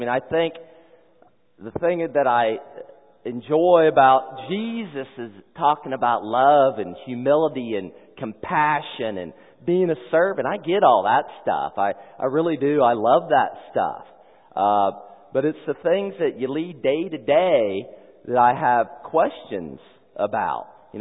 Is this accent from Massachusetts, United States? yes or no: no; Anderson, Indiana, United States; And I'm from Anderson, Indiana originally. My parents took me to church all the time. I was a Methodist there.